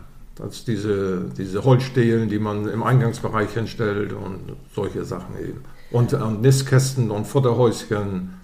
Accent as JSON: {"language": "German", "town": "Weddingstedt", "region": "Schleswig-Holstein", "country": "Germany", "tie": "born or raised there", "said": "Ja, wir sind Urdithmarscher. Ich komme aus Weddingstedt"}